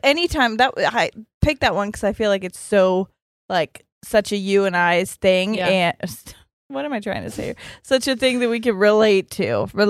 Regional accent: Texas, United States; I'm originally from Texas.

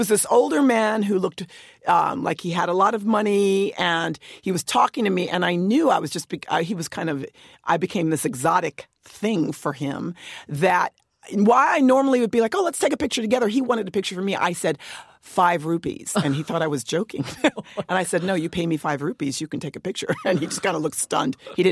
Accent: New York, United States; I mean, I'm from New York. I love the cities, but I lived in a village in Nepal for a year and a half.

